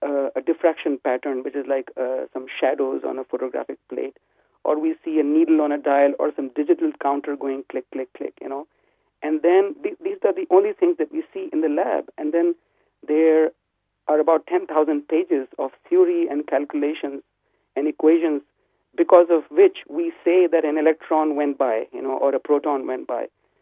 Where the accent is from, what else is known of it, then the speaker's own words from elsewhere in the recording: Varanasi, Uttar Pradesh, India; If you come to my hometown in the city of Varanasi, India, you would see at the crack of dawn, you would see many people, especially the sadhus, the holy men and women of India.